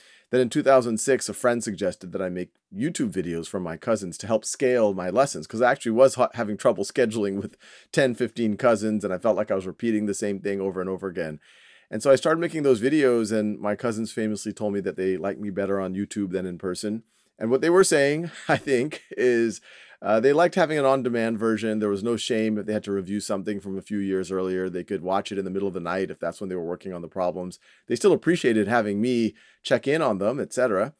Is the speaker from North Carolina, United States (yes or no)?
no; New Orleans, Louisiana, United States; now in Boston, United States; I was born and raised in New Orleans.